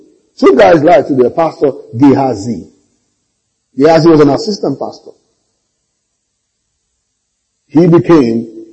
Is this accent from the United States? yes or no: no; Nigeria; Now I'm talking about Nigerian, I'm a Nigerian.